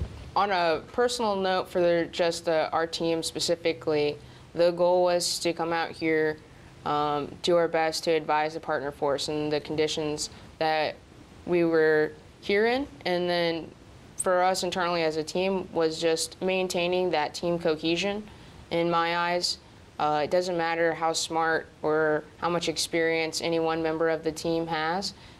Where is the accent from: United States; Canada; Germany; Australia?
United States; Indiana; I'm originally from Indiana, sir.